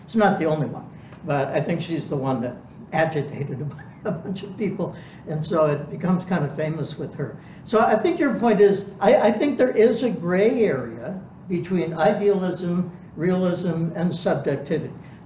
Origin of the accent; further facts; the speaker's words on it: California, United States; I grew up in Southern California, we go camping out in the desert a lot.